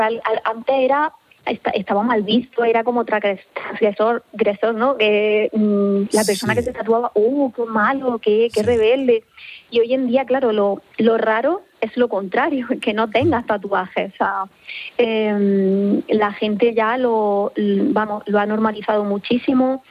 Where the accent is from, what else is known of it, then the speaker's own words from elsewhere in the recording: Almería, Andalusia, Spain; soy de Almería, aunque llevo muchísimos años aquí, y el mar siempre me ha llamado mucho